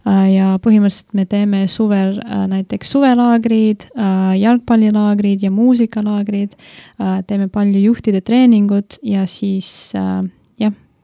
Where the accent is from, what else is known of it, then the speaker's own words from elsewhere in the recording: Latvia; Estonian is a second language; moved away as an adult; now in Estonia; tegelikult olen lätlane, siis jah, ja ma ei tea, mida veel öelda.